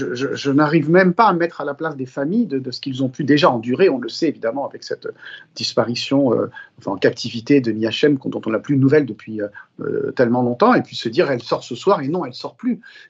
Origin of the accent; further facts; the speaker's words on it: France; Je parle en tant que Français